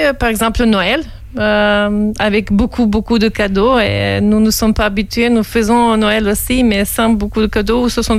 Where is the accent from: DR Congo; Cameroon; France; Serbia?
Serbia; French is a second language; Dans ma ville natale, je habite à côté de la montagne Zlatibor, qui est très populaire, la plus populaire en Serbie.